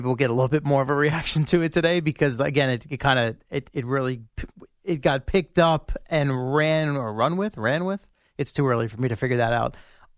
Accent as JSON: {"language": "English", "region": "New Jersey", "country": "United States", "tie": "born or raised there", "said": "have that argument with you because we both grew up in that area."}